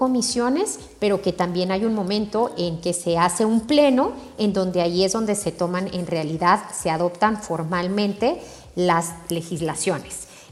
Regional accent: Mexico; en mi caso, que soy de México, yo me sorprendí cuando me di cuenta que México era el décimo donante en Naciones Unidas

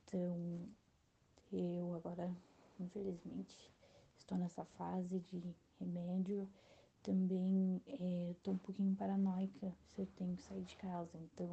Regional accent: São Bernardo do Campo, São Paulo, Brazil; Eu sou de São Bernardo, uma cidade vizinha, do grande ABC, que não é interior.

